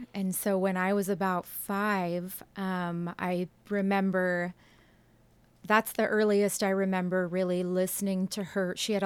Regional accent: Portland, Oregon, United States; also born or lived in Turkey; so I had moved back to my hometown of Portland after living in Turkey

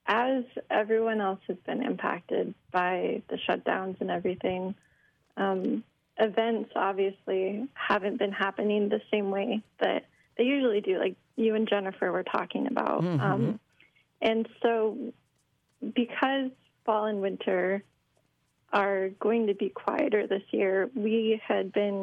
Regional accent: Bonney Lake, Washington, United States; Yeah, we grew up in Bonnie Lake, Washington. It's about 45 minutes south of Seattle.

